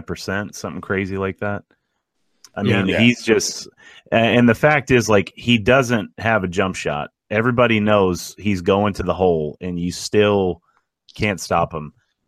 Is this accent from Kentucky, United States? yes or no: yes; Kentucky, United States; You know, I grew up in Kentucky, and you know, as a big UK basketball fan for a long time